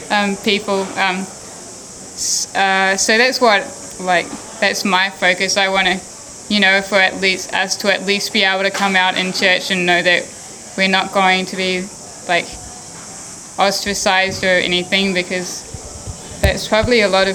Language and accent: English; Whangarei, Northland, New Zealand; born there; now in Auckland, New Zealand; I live in Auckland and I was born in Whangarei, and I'm with Rainbow Youth.